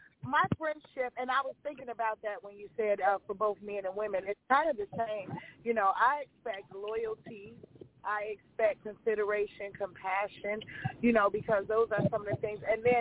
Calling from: Chicago, Illinois, United States; This is your girl … I'm checking in from Chicago.

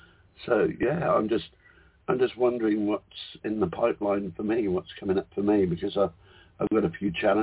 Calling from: Queensland, Australia; it's another beautiful morning here in paradise in the Whitsunday Islands.

